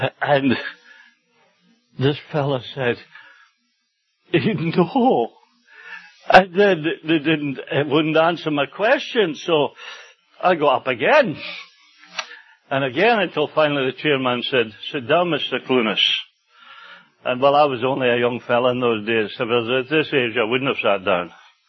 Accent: Aberdeen, Scotland, United Kingdom; I was at a meeting in Aberdeen, in my hometown in Scotland

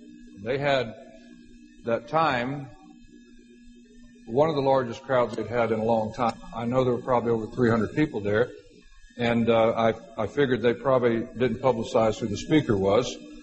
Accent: Florida, United States; and he finds out I'm from Florida, and he says, oh, I've got a relative down in Florida.

